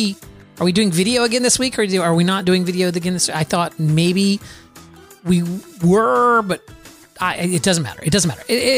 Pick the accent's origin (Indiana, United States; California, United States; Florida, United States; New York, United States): Florida, United States; But I'm from Florida.